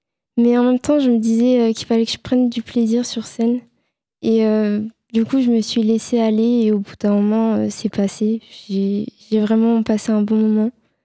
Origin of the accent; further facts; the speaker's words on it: Clermont, Hauts-de-France, France; Je viens de Clermont de l'Oise.